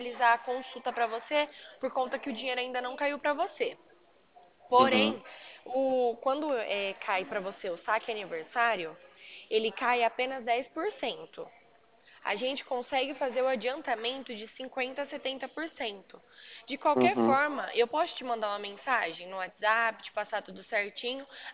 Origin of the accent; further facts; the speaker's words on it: São Carlos, São Paulo, Brazil; sou de São Carlos, estado de São Paulo, conhece?